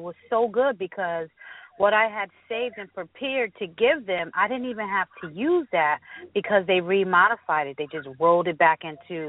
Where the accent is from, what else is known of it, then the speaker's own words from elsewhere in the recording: Connecticut, United States; Hi, I'm from Connecticut.